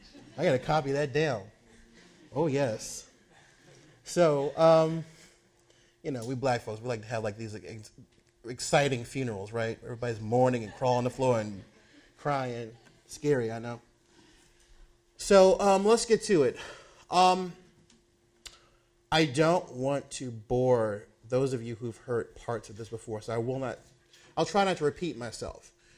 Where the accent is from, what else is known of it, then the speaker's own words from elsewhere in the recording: United States; As an American Jew, there's no who for that, Mishagoyim.